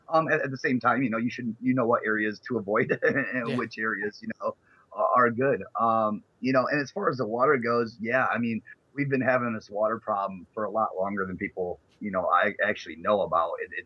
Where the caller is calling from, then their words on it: Flint, Michigan, United States; Calling from home, actually. Flint, Michigan. Spending some good time over the holidays with some family, you know. So it's good to be home during the holidays.